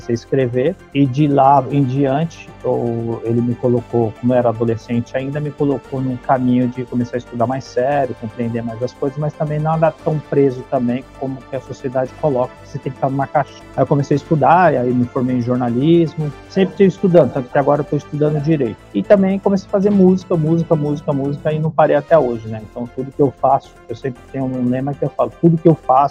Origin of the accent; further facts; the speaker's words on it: São Paulo, Brazil; Eu cresci o que as pessoas chamam de Cracolândia, que fica ali, eu cresci na Rua do Triunfo. E aí, quando eu tinha 17 anos, naquela região do Campos Elíseos